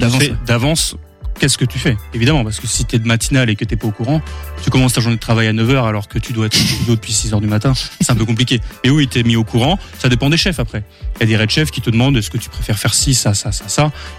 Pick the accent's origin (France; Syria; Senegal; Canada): France; Angers, Pays de la Loire; Aujourd'hui je suis revenu chez moi à Angers